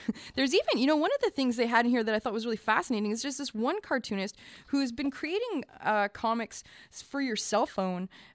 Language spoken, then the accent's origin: English; Vancouver, British Columbia, Canada; now in Montreal, Canada; I'm from Vancouver. Sometimes I call the Metro a SkyTrain by accident.